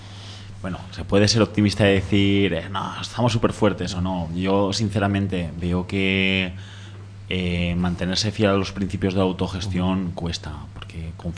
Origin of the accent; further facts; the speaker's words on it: Valencian Community, Spain; pero como valenciano, que sepáis que eso fue un sacrilegio.